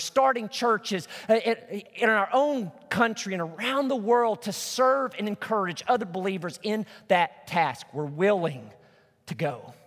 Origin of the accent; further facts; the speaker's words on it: Arkansas, United States; also born or lived in Illinois / North Carolina / Georgia; We moved from Arkansas to Illinois, from Illinois to North Carolina, from North Carolina back to a different part of Illinois, then from Illinois to Georgia, and then from Georgia, we finally moved back home to Arkansas, where we planted ourselves back in 1988.